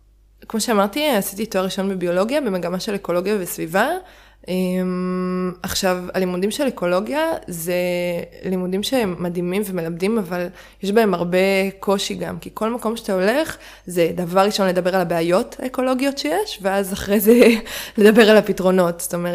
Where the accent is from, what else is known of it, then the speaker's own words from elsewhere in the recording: Jerusalem, Jerusalem District, Israel; אני ילדה עירונית, אני גדלתי בירושלים